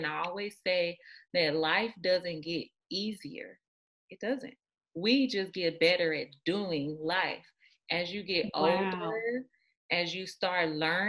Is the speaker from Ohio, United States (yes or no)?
no; Mississippi, United States; now in Los Angeles, United States; which is I'm originally from here, even though I grew up in Mississippi. My family's here and I always wanted to live here as an adult.